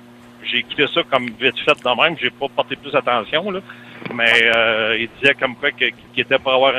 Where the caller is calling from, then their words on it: Alberta, Canada; parce que moi, je suis de l'Alberta présentement. Je suis camionneur en Alberta.